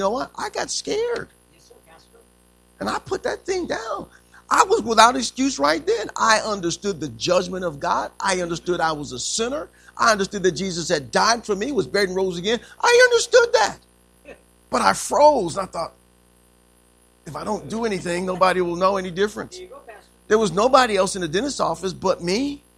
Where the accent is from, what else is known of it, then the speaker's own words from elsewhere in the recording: Joliet, Illinois, United States; born there; I don't want to go to Joliet. I was born in Joliet. That's why I don't want to go back there.